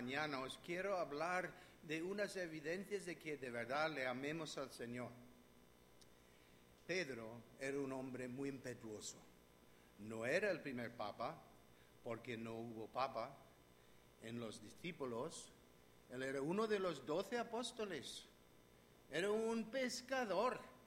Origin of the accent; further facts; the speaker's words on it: Canada; now in Spain; Soy canadiense, pero en fin, he aprendido aquí a hablar también con las manos.